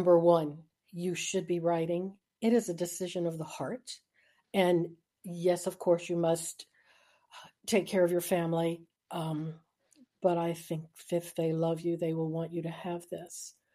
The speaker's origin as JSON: {"language": "English", "region": "the South", "country": "United States", "said": "I'm from the South."}